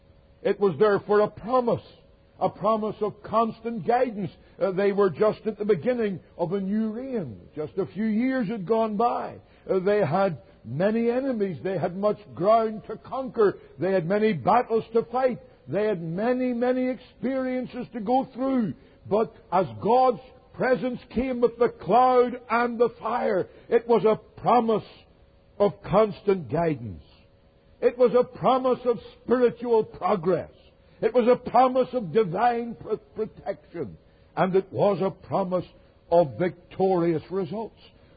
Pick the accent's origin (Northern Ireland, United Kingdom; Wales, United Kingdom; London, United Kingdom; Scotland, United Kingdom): Northern Ireland, United Kingdom; my home country in Northern Ireland.